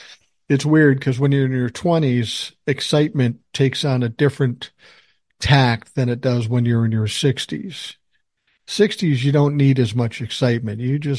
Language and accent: English; Minnesota, United States; And yep, I'm back in the saddle, back in my home state of Minnesota, back in my living room after spending about 4 days in Georgia.